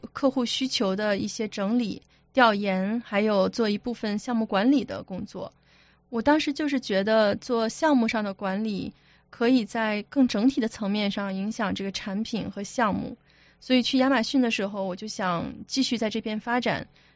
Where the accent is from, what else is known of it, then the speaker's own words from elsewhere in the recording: Harbin, Heilongjiang, China; 从小开始吧，我是哈尔滨人